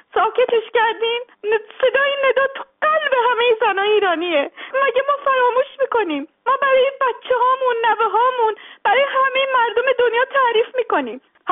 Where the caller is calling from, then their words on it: Sweden; از سوئد هستم.